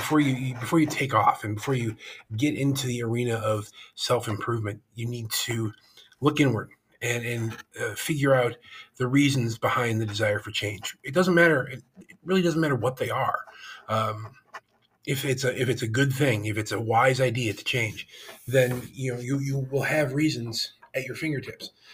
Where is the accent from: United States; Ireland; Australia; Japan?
United States; And as an American, I know how good we have it.